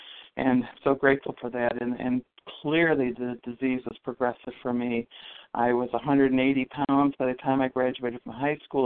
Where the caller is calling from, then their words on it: New York, United States; I'm calling from Western New York, and I can identify with many things here.